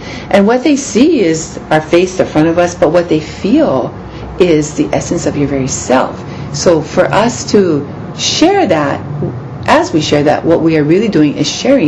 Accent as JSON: {"language": "English", "town": "Lanikai", "region": "Hawaii", "country": "United States", "tie": "born or raised there", "also_born_or_lived": "Honolulu", "said": "I was born in Kapi'olani Hospital. Uh-huh. And I think I was born in Kapi'olani. I grew up in Lanikai on"}